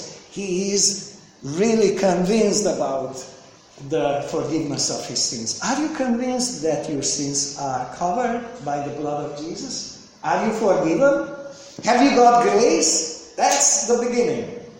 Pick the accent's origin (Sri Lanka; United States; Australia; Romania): Romania; So that's why I came from Romania, because the churches there are dependable on your church here